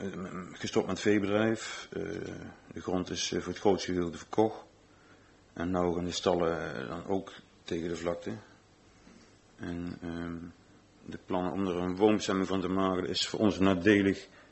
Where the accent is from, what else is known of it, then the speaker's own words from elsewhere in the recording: Valburg, Gelderland, Netherlands; born there; geboren te Valburg.